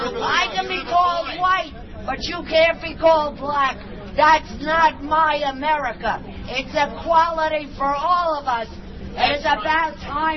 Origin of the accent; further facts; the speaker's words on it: New York City, New York, United States; New York City, Hillary State, the best nominee that's possible